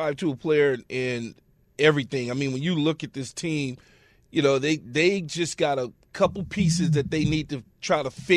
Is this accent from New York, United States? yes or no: yes; New York, United States; Hey, I'm from New York.